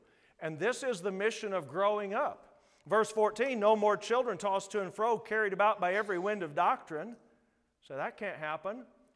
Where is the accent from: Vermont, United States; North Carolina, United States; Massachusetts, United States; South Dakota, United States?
South Dakota, United States; I'm from South Dakota. We know a lot of things about North Dakotans.